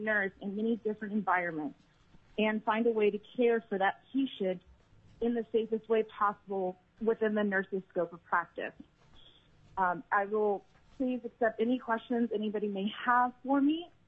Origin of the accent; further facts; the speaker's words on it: Magnolia, Delaware, United States; I am originally from Magnolia, Delaware